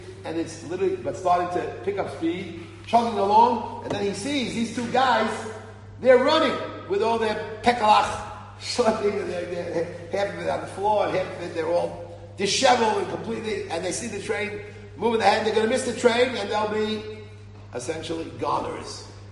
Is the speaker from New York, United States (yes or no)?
yes; New York City, New York, United States; I grew up in the Bronx in New York. The Bronx, again, is a borough of New York City.